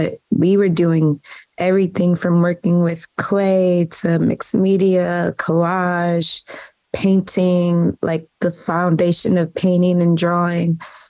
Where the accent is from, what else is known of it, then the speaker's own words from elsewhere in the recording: Maplewood, New Jersey, United States; Yeah, so I grew up in Maplewood, New Jersey. People from Maplewood refer to it as MAPSO, Maplewood, South Orange